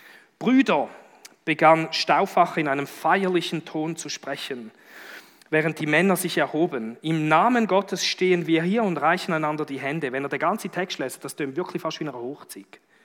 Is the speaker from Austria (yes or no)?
no; Switzerland; Wir sind eine Bundesgenossenschaft hier in der Schweiz.